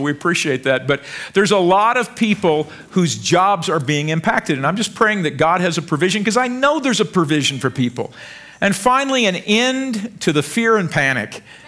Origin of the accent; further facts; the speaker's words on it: United States; And I have great faith in the American people. I'm an American.